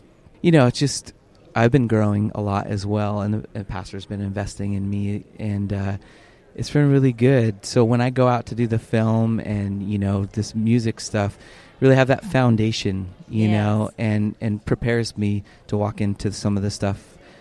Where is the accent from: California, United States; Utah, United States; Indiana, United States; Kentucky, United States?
California, United States; San Diego; also born or lived in Lake Havasu; I'm from San Diego, but I was living in Lake Havasu because I went to high school there. And I moved back to San Diego